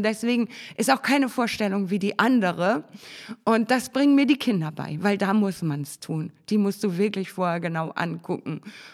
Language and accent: German; Tetenhusen, Schleswig-Holstein, Germany; Ich bin in Tetenhusen groß geworden und meine Familie hat sich mehr nach Rendsburg orientiert.